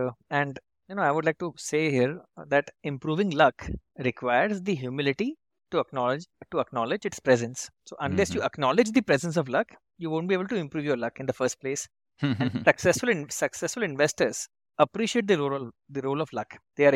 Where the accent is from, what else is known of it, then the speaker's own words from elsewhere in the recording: India; I consider myself lucky to have been born and brought up in India, a vibrant democracy with a rich, diverse culture